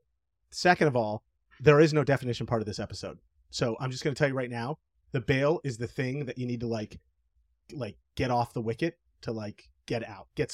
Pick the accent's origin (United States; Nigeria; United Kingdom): United States; I've never played cricket, because after all, I'm American.